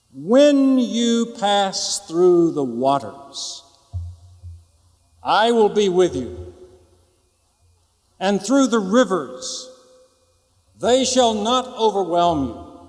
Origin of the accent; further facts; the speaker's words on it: Mississippi, United States; I was raised Southern Baptist in Mississippi, but I have made a journey, and I'm happy to be an American Baptist here in Massachusetts, and have been for some 15 years.